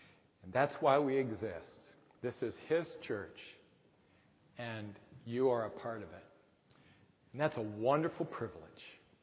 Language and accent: English; Illinois, United States; now in Michigan, United States; I'm from Southern Illinois, and my wife's from upstate New York.